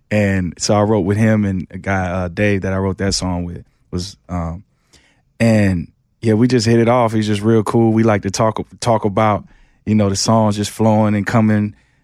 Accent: Memphis, Tennessee, United States; also born or lived in Atlanta, United States / Michigan, United States; All over the place. I tell people I grew up in Memphis because that was like my main formative years. But, you know, outside of Memphis, outside Atlanta, we're in this small little town in Michigan.

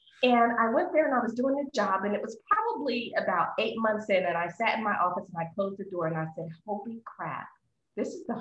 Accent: Philadelphia, Pennsylvania, United States; And, you know, I'm originally from Philadelphia. I'm a huge Philadelphia Eagles fan.

